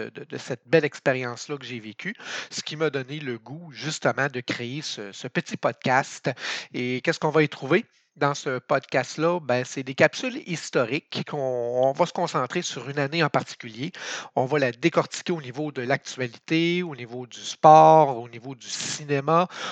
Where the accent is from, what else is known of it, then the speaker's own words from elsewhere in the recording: Quebec, Canada; also born or lived in Montreal; now in Quebec City, Canada; je suis natif de Montréal, j'ai grandi en Gaspésie et là actuellement, je demeure dans la belle ville de Québec.